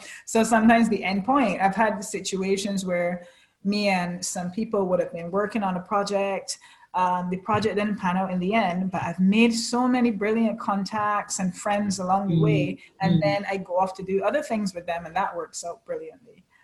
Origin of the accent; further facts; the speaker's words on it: Barbados; So I'm from Barbados.